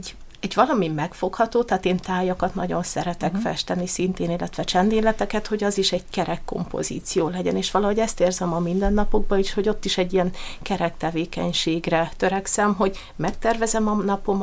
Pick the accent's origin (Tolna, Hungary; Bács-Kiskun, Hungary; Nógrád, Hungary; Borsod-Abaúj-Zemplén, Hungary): Borsod-Abaúj-Zemplén, Hungary; Miskolc; és aztán természetesen miskolciként elkezdtem utána